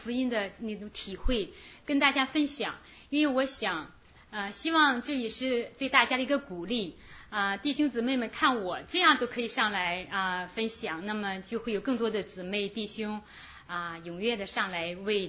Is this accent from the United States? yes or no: yes; United States; Chinese is a second language; 因为我是一个美国人，硬把我拉到华人教会的。我跟 David 从1998年来到 Florida 时候呢，他星期天经常会带我到美国教会